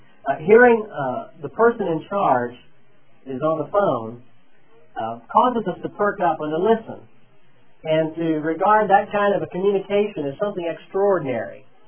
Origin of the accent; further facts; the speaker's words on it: Midwest, United States; I grew up in the Midwest, where people speak without accent.